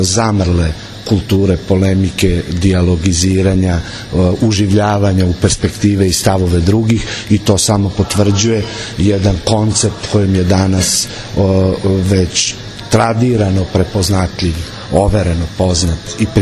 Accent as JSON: {"language": "Serbian", "town": "Kragujevac", "region": "Šumadija", "country": "Serbia", "tie": "born or raised there", "said": "po cenu da u mom rodnom gradu Kragujevcu više nema novina"}